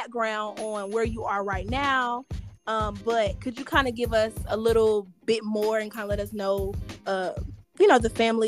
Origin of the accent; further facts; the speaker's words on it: Atlanta, Georgia, United States; And so whenever I would say that I'm from Atlanta, it'll just be like, "Oh, okay, yeah."